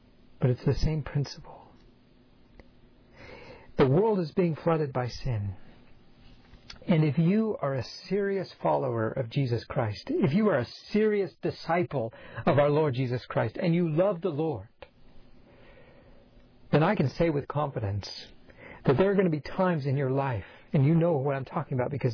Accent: Colorado, United States; I grew up in Colorado where we don't have cardinals.

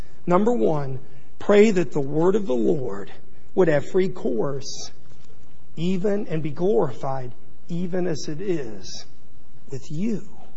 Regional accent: Ridgeville, Ohio, United States; I grew up here in Ridgeville. I played in that stadium over there many times.

